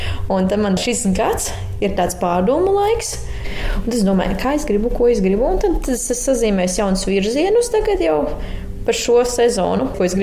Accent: Talsi, Kurzeme, Latvia; es saku, es no Talsiem

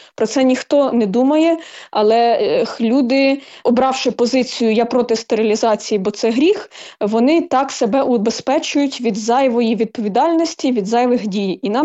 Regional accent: Kharkiv, Kharkiv Oblast, Ukraine; Хоча я народилась в Харкові і вже 20 років тут живу, і ніколи далеко звідси не їхала, завжди тут.

